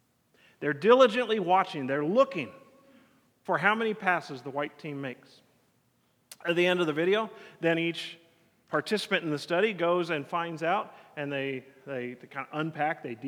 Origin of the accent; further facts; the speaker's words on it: Draper, Utah, United States; In 1985, I was 10 years old, and I was excited because growing up in Draper, when Draper was a small town